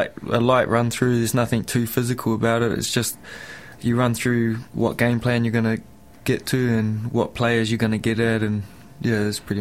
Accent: New Zealand; now in Australia; When I come over from New Zealand to Australia

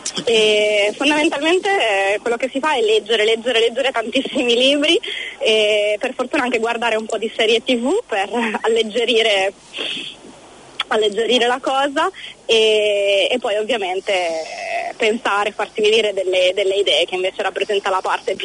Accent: Milan, Lombardy, Italy; now in New Zealand; Sono di Milano.

